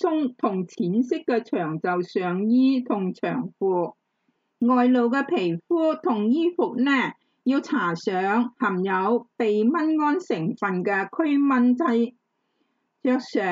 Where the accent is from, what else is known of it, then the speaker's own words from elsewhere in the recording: Hong Kong; 我们香港人现在很喜欢北上玩乐的朋友就要小心了